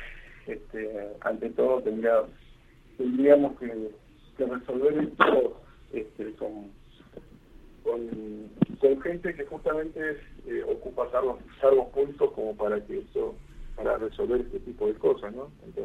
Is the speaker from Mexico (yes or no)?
no; Comodoro Rivadavia, Chubut, Argentina; also born or lived in Río Negro / Buenos Aires / Córdoba; now in Santa Fe, Argentina; Y tuvimos que salir, irnos de Comodoro Rivadavia, nos fuimos a Río Negro, de Río Negro viajamos a Buenos Aires, de Buenos Aires a Córdoba, y hoy estamos radicados en Santa Fe.